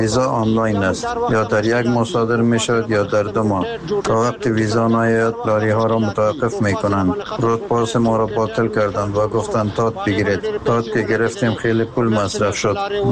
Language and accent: Persian; Afghanistan; ما افغان هستیم، خانه های ما در افغانستان است.